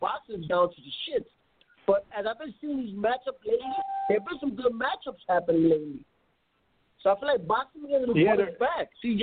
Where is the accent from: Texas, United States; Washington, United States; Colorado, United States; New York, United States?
New York, United States; New York City; I grew up in Spanish Home, New York City. We come from a rough place. My father came to United States, New York, from Puerto Rico at a young age.